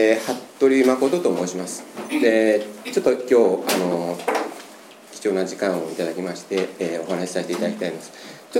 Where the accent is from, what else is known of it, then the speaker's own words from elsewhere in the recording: Ube, Yamaguchi, Japan; also born or lived in Shimane / Matsuyama / Tokyo / Nagoya; 生まれは島根県です。で、育ちはもう島根県は3ヶ月ぐらいいて、育ちはもうずっと宇部市です。で、学生時代も松山の方におりまして、で、あとはずっと20年間転勤族で東京、名古屋、広島、大阪というところを